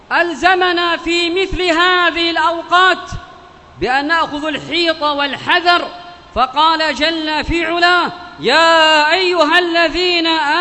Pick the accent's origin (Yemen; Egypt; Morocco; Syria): Yemen; بلادنا اليمن